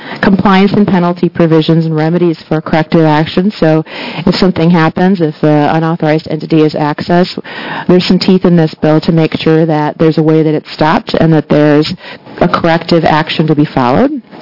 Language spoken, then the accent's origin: English; Wisconsin, United States; now in Chicago, United States; Chicago. I'm a Wisconsin native, though.